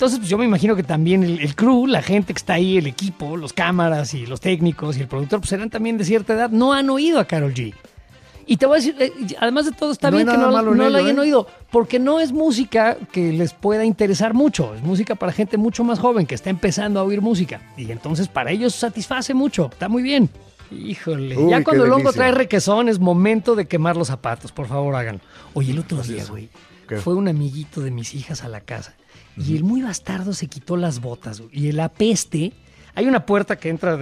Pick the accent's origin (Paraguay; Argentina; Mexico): Mexico; somos mexicanos.